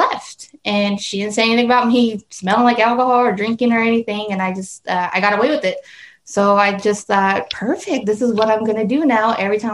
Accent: Casa Grande, Arizona, United States; Well, Pastor, I grew up here in Casa Grande, born and raised.

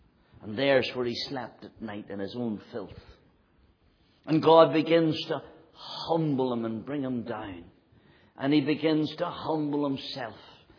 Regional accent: Ireland; oh, visitors, where are you from? Ireland. We're from Ireland.

